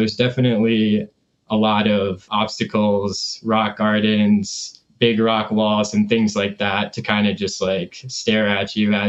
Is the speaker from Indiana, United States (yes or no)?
no; New Hampshire, United States; now in Denver, United States; I'm from New Hampshire. The accident was in New Hampshire. I'm now living in Denver, have been for the past 2 years. 24 years old